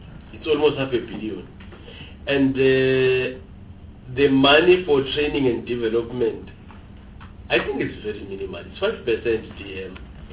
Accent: Mpumalanga, South Africa; talking from where I'm coming from, I'm from Mpumalanga

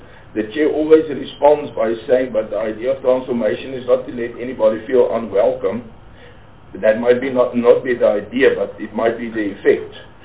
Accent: Northern Cape, South Africa; I come from the Northern Cape

